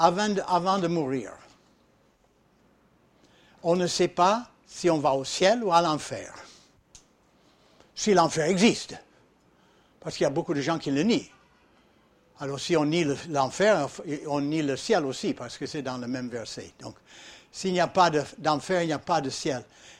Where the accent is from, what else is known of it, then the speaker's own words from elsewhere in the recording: France; mais je suis français quand même, je sais ce que c'est, ce sont des mots faciles, français